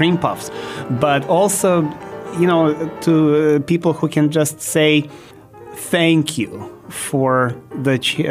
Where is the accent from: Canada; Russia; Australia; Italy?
Russia; now in United States; I'm from Russia, she's from Belarus. And April 17th, we actually became the U.S. citizens. And we're very, very happy about this. And I came to this country in 1992.